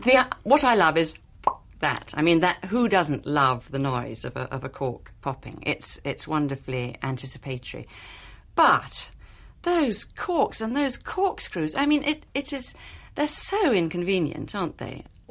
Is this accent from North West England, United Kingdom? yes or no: yes; North West England, United Kingdom; when I was brought up in Cumberland, the word wine, every time it was said as though it had quotation marks around it